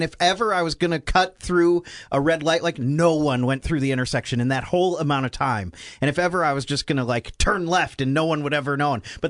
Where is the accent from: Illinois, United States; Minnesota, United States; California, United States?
Minnesota, United States; I'm from Minnesota, where it's cold and they have domes that collapse.